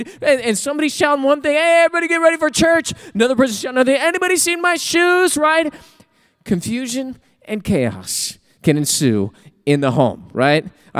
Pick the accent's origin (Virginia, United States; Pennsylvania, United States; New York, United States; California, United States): California, United States; San Bernardino; Wait, San Bernardino? That's my street, that's my hometown.